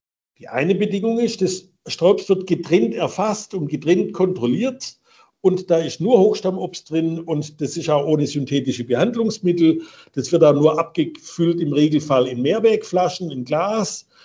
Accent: Gerlingen, Baden-Württemberg, Germany; ich stamme aus einer Obstbauer- und Wingerter-Winzerfamilie … sind ja schon seit dem 15. Jahrhundert in Gerlingen, meiner Heimatgemeinde.

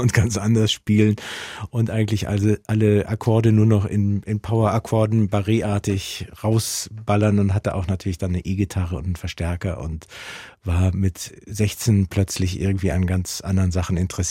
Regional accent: Munich, Bavaria, Germany; ich bin im Münchner Osten aufgewachsen, in München-Giesing und ging dann da auch aufs naturwissenschaftliche Gymnasium.

